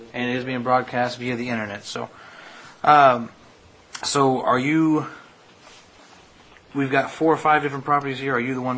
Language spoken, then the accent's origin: English; Branson, Missouri, United States; I don't care. I'm from Branson, so...